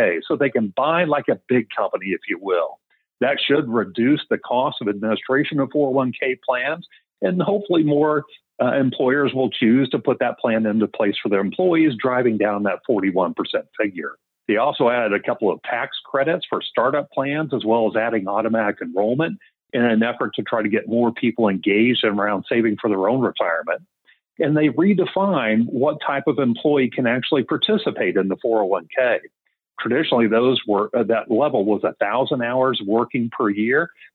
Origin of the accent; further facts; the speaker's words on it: Washington, District of Columbia, United States; I've always been a political junkie growing up in Washington, D.C.